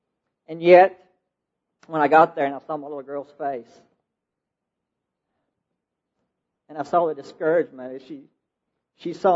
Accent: Dallas, Texas, United States; You know, I'm from Dallas, Texas. It's flat.

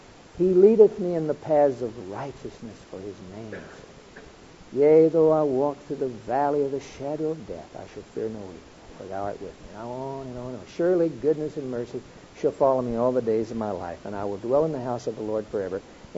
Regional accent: Hollis, Oklahoma, United States; here I was, a little farm guy from Oklahoma. I grew up in Hollis, Oklahoma

